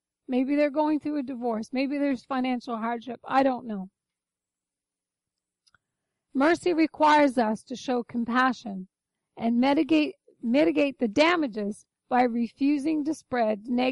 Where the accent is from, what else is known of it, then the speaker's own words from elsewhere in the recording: Newfoundland and Labrador, Canada; Everyone growing up in Newfoundland knows that, right? If you don't put, I was bad for that. Mom would leave me home to take care of the fire